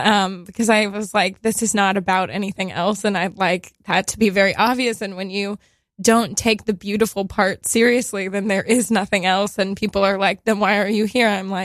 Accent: Texas, United States; I'm from Texas as well.

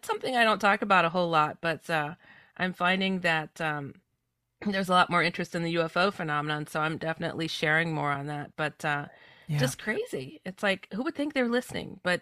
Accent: Midwest, United States; also born or lived in California; I come from the Midwest, though I was born in California, and my family has experienced a lot of strange things right alongside of me.

